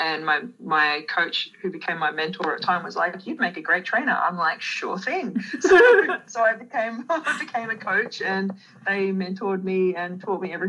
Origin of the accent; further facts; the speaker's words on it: Queensland, Australia; I was about 9 hours north of Brisbane.